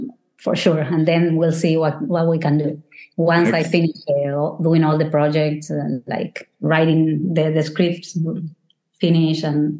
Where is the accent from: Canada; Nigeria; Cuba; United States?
Canada; now in Argentina; I'll see if I can do something with Canada since I'm Canadian too